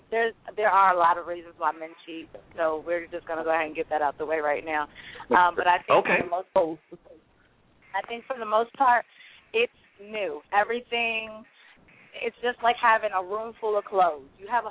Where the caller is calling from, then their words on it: Newport News, Virginia, United States; I'm calling from Newport News, Virginia.